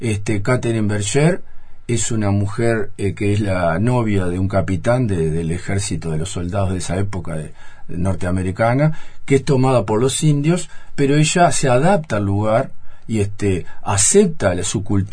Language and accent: Spanish; Pan de Azúcar, Maldonado, Uruguay; el cine desde muy chico, yo soy de Pan de Azúcar